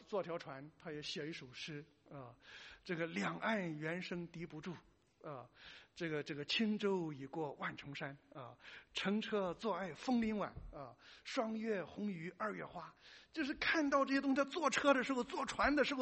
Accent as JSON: {"language": "Chinese", "country": "China", "said": "咱们都是中国人，都曾经受到这种人不为己天诛地灭"}